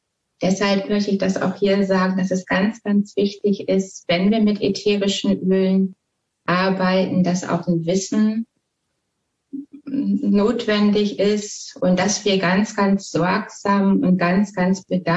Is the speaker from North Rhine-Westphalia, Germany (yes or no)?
yes; North Rhine-Westphalia, Germany; Ich komme also aus dem Ruhrpott und das war in Wuppertal.